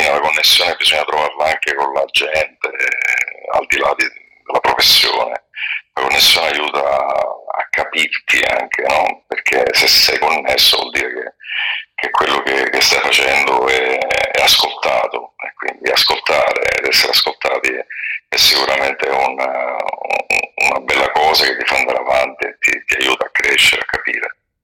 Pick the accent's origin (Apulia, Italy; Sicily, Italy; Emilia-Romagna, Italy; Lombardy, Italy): Sicily, Italy; also born or lived in Rome / Naples; now in England; io sono siciliano. Mi sono trasferito a Roma tanti anni fa e poi ho lavorato a Napoli, come sapete, per un lungo periodo. E poi mi sono trasferito in Inghilterra, dove vivo attualmente